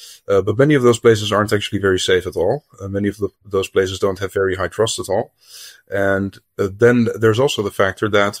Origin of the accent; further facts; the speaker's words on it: Amsterdam, North Holland, Netherlands; moved away as an adult; I'm from Amsterdam. I grew up in the center, on the canals. And since I was 19, I've mostly lived abroad. So I don't really feel that Dutch anymore.